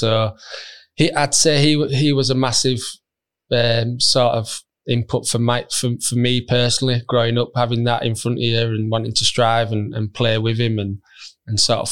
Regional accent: Halifax, Yorkshire and the Humber, United Kingdom; I was from Halifax.

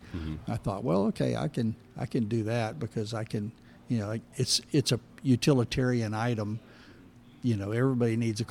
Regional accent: St. Augustine, Florida, United States; And then growing up in St. Augustine, which was a big arts community

